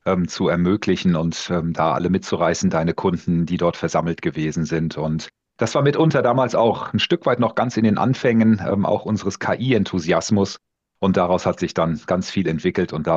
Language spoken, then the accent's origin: German; Hesse, Germany; born there; wir sind jetzt hier so ein bisschen geankert durch unsere Kinder in der Nähe von Frankfurt in Bad Homburg. Ich bin auch gebürtiger Hesse.